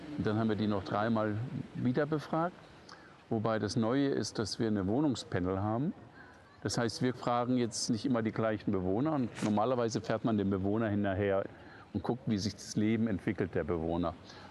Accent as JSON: {"language": "German", "region": "Hamburg", "country": "Germany", "lives_now": "Bonn, Germany", "said": "Ich komme aus Hamburg, bin hier auch nicht groß geworden im Rheinland und bin hier dann hergezogen und habe erst in Köln gearbeitet und dann die Professur in Bonn bekommen. Ich habe in Hamburg studiert"}